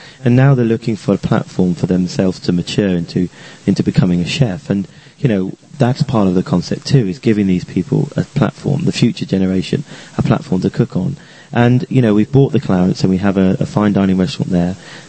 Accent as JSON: {"language": "English", "town": "Exeter", "region": "South West England", "country": "United Kingdom", "tie": "born or raised there", "said": "a hotel in Exeter, which is only half an hour, which is my hometown."}